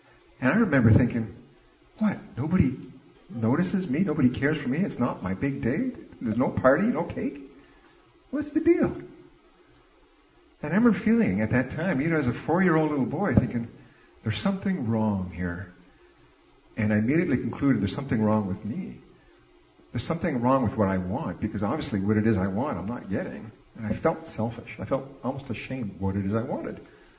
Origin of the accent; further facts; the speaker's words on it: Timmins, Ontario, Canada; And so, as you heard, I'm from Timmins.